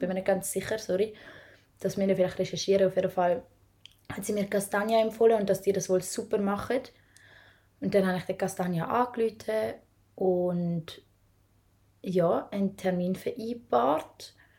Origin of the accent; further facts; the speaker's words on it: Zurich, Switzerland; Wir sind im Kanton Zürich geboren und aufgewachsen